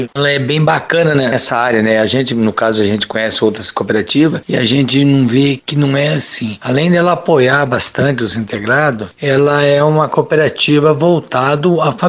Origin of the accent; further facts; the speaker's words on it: Altamira do Paraná, Paraná, Brazil; lá na minha cidade, em Altamira, Paraná, eu fui o primeiro que encarou lá a atividade de casa da avicultura